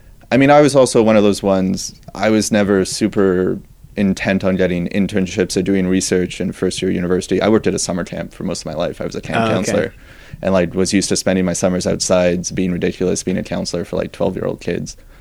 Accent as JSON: {"language": "English", "town": "Toronto", "region": "Ontario", "country": "Canada", "tie": "born or raised there", "said": "So I grew up in Toronto, was, you know, standard Canadian kid growing up"}